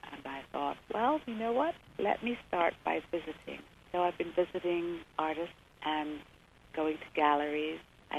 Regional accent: England, United Kingdom; now in United States; I grew up in England.

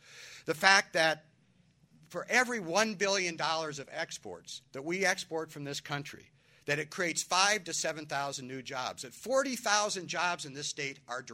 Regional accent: Omaha, Nebraska, United States; I said, I am from Omaha, Nebraska. You noticed.

